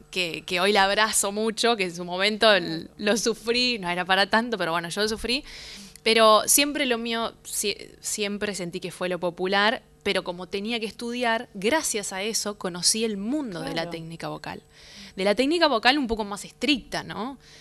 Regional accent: Rafaela, Santa Fe, Argentina; a los 14 años empecé a estudiar canto en mi ciudad natal, Rafaela.

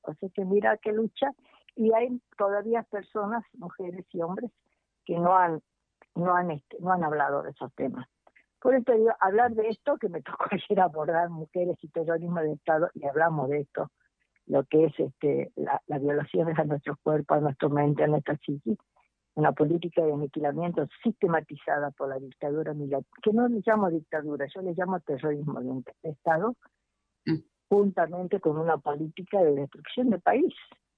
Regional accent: Tucumán, Argentina; yo vengo desde Tucumán

